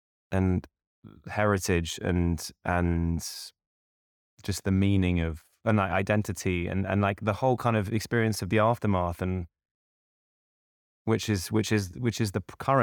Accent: United States; born there; also born or lived in England; I was born in America and I grew up largely in, I was completely anglicized basically, as you can hear, and by my education, my mother herself is very English.

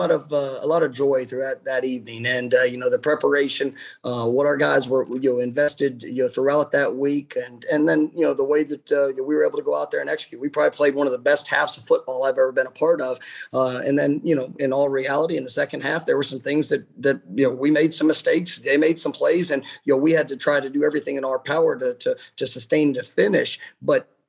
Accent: Dallas, Texas, United States; I grew up in Dallas, Texas. When I was 12 years old, the very first piece of college memorabilia I ever owned was a 1993 national championship license plate

